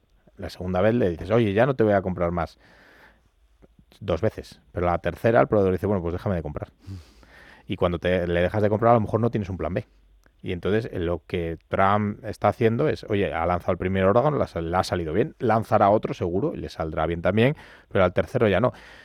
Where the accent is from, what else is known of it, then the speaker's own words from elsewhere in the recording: Spain; Eso a nivel de como europeo y como español